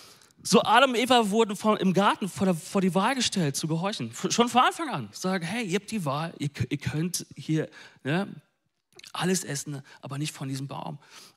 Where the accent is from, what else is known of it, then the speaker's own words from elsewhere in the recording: North Rhine-Westphalia, Germany; Ich bin ein Ostwestfale, okay?